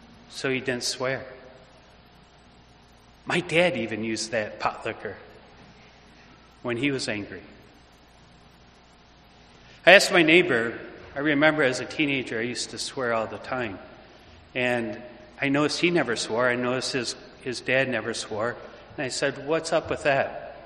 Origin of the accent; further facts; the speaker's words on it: Michigan, United States; You see, I grew up in Michigan, and next door was the Christie family.